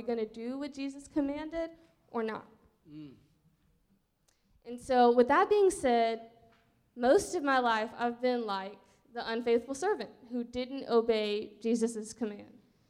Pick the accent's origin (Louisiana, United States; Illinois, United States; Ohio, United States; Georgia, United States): Louisiana, United States; New Orleans; born there; So I was born in 2003 on February 28 in New Orleans, Louisiana.